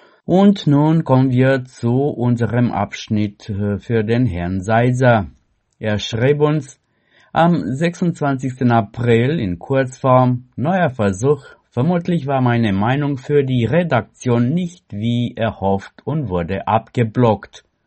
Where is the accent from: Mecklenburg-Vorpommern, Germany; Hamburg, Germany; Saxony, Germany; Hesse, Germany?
Mecklenburg-Vorpommern, Germany; Greifswald; born there; also born or lived in Stralsund; Ich habe ja 50 Jahre in Stralsund gewohnt. Seit September 2025 wohne ich aber wieder in einem Ortsteil meiner Geburtsstadt, Greifswald.